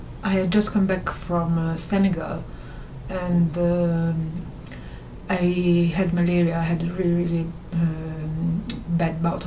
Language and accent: English; Italy; English is a second language; now in London, United Kingdom; and I come from Italy.